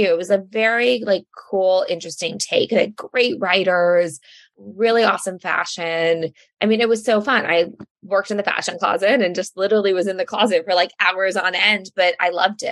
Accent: Palo Alto, California, United States; Yeah, I grew up in Palo Alto. My parents are Indian immigrants. They came over in 1975.

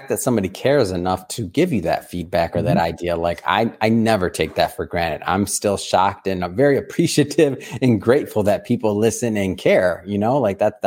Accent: Detroit, Michigan, United States; I grew up in Detroit, right on the border there.

